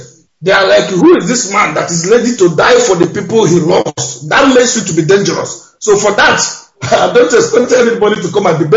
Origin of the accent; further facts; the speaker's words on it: Enugu State, Nigeria; now in Nuremberg, Germany; I came from Enugu State in Oboka in Nkanu East, Biafra land.